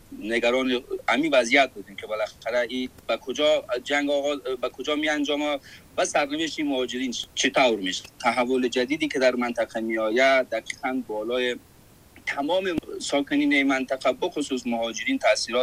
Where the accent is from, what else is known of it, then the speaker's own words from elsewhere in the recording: Afghanistan; moved away; برای بازگشت به وطنمان، برای که مجددن برگردیم در یک فضای صلح، فضای امنیت، در یک فضای آرامش، با مون کسب و کارمان، با همون فنی که داشتیم، با همون زندگی عادی و نرمالی که داشتیم برگردیم